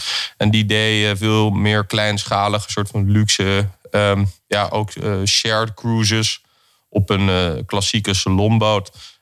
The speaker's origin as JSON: {"language": "Dutch", "town": "Amsterdam", "region": "North Holland", "country": "Netherlands", "tie": "born or raised there", "said": "Ik ben zelf Amsterdammer, ook geboren aan de gracht. De rondvaarten komen langs het ziekenhuis waar ik ben geboren, aan de Prinsengracht, ons lieve vrouw, gasthuis."}